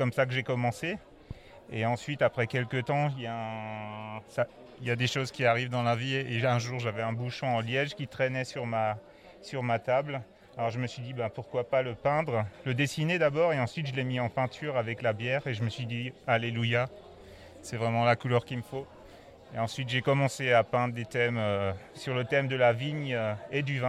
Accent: Epfig, Grand Est, France; donc je viens d'Epfik, j'habite Epfik, village viticole avec le plus grand banc viticole d'Alsace.

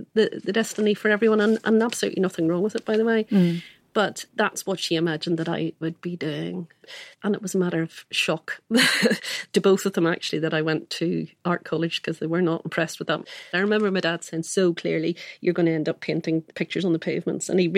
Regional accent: United Kingdom; I could be both British, and I am absolutely British, but I could also be proud of my Irish heritage

